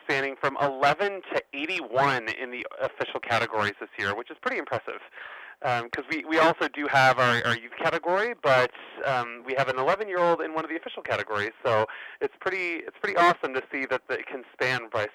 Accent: Nova Scotia, Canada; where I'm from Nova Scotia, I don't know too much about the Northwest

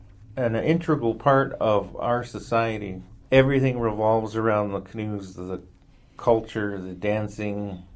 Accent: Metlakatla, Alaska, United States; I'm from Metlakatla, Alaska.

